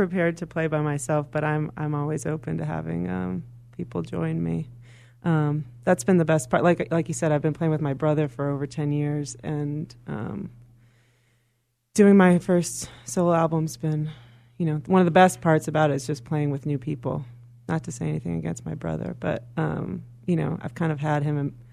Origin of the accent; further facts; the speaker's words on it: Chicago, Illinois, United States; now in New York, United States; Growing up in Chicago, I felt like there's only one other place to go after that.